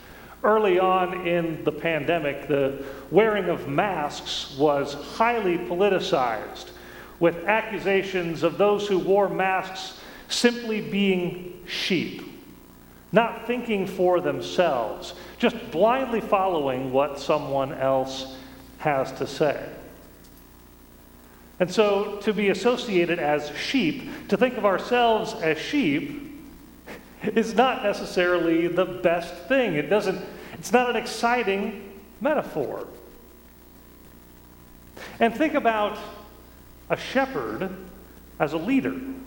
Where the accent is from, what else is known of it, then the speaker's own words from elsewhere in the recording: Iowa, United States; Where I grew up in Iowa, there are a few sheep. There are a lot more cows, pigs, fields full of corn and soybeans.